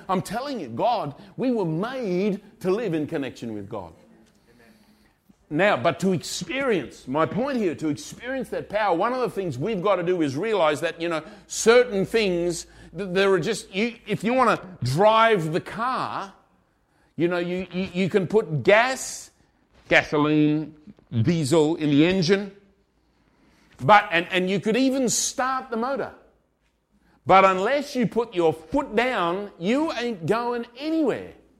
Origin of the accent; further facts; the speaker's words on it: Australia; moved away; I've been here for 17 years, and God sent me here. I grew up in Australia.